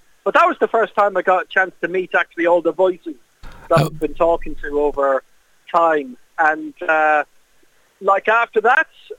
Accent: Aglish, Munster, Ireland; I'm from Aglish, which is obviously like a stone's throw away from Yall anyway.

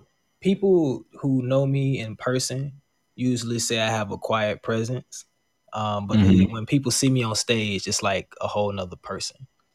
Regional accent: Marianna, Florida, United States; now in Atlanta, United States; I'm from Mariana, Florida. And Mariana, Florida is like a small town outside of Tallahassee, in the 850 area, North Florida, mm-hmm. The Panhandle. That's where I grew up at. Currently staying in Atlanta.

